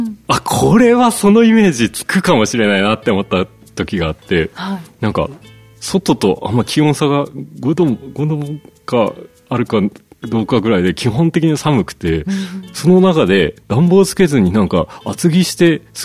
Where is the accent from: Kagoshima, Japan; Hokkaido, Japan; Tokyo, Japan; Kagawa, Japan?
Hokkaido, Japan; 基本北海道で生まれて北海道好きでここにいるのが当たり前で